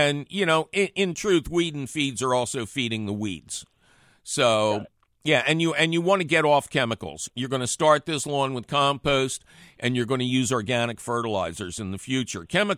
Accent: Philadelphia, Pennsylvania, United States; where I grew up in Bridge and Tarsdale in Philly, a little postage stamp lawn

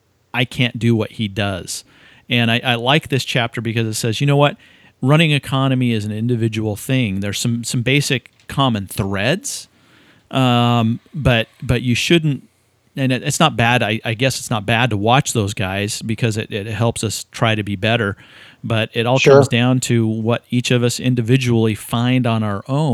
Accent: Wyoming, United States; now in California, United States; Hey, careful. I'm from Wyoming, Dr. Phil.

